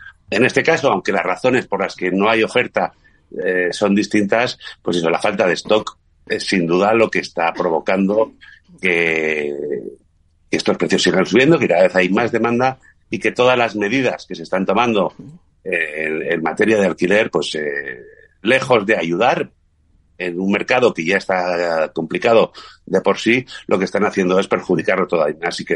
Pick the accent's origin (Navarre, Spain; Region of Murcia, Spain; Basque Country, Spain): Navarre, Spain; Pamplona; los que somos de Pamplona es un día muy especial